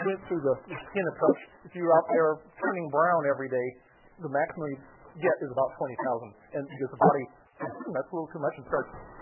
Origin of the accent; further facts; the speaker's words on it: Seattle, Washington, United States; Growing up in Seattle, we're fourth generation of Seattle, Seattle area